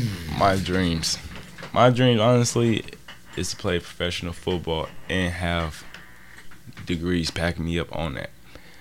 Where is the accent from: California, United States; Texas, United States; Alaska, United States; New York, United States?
California, United States; Pasadena; Grew up Pasadena, California.